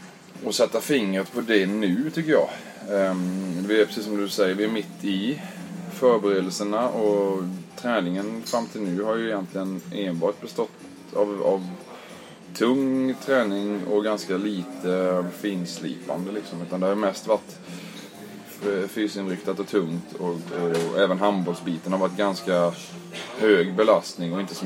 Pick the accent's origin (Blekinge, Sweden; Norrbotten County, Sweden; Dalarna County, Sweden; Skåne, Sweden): Blekinge, Sweden; Karlskrona; now in Germany; Kommer från Karlskrona, där jag är född och uppvuxen.